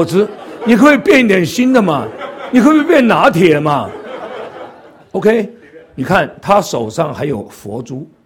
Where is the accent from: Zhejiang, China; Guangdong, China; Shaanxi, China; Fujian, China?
Guangdong, China; 因为我是广东人， 我们天上飞的除了飞机都吃的。